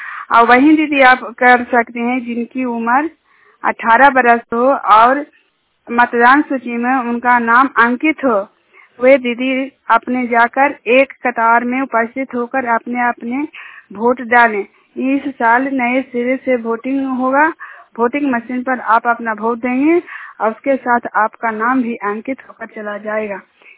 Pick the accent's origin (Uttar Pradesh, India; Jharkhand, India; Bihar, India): Bihar, India; Juniyal; जुनियाल गांव के रहने वाली हूँ।